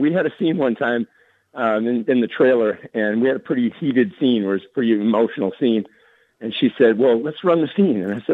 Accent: California, United States; also born or lived in Minnesota; Well, I was born in Minnesota, and my parents lived with my parents, and they divorced at a pretty young age, early age. And so I left with my mother and moved to California. Lost track with my Native American culture, my family back in Minnesota.

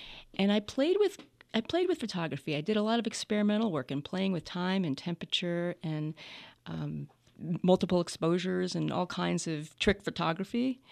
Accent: New York, United States; Well, Long Island. I always felt like an outcast.

